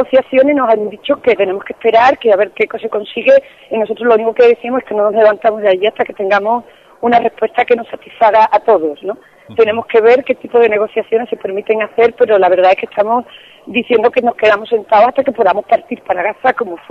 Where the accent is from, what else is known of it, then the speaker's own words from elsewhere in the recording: Andalusia, Spain; yo soy de Andalucía, ¿no?